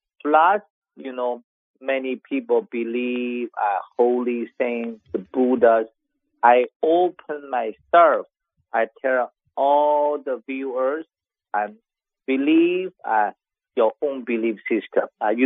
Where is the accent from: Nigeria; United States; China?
China; So I grew up in China. I studied Western medicine, traditional Chinese medicine.